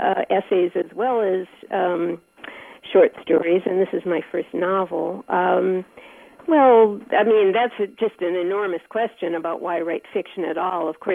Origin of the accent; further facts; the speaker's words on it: Detroit, Michigan, United States; I grew up in Detroit, and I'm Jewish, and my father did own a business near Grand River and Joy during that era.